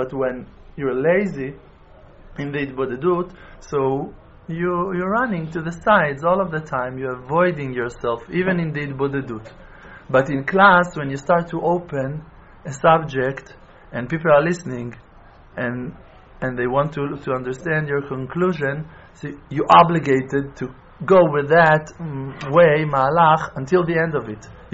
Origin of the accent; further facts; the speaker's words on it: Bronx, New York, United States; No, we're from the Bronx, not from the...